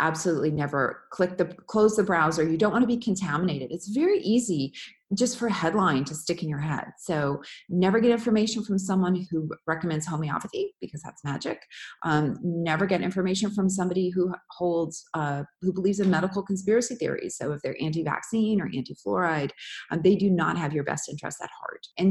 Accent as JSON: {"language": "English", "country": "Canada", "moved": "yes", "lives_now": "San Francisco, United States", "said": "I'm based in San Francisco, but I'm from Canada. I go back a lot."}